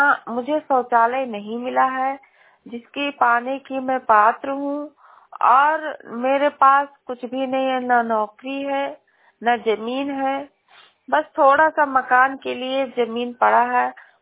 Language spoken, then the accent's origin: Hindi; Lakharampur, Uttar Pradesh, India; मैं विकास खंड विशेषरगंज से बोल रही हूँ। मैं ग्राम पंचायत लखारामपुर से हूँ, गांव लखारामपुर से।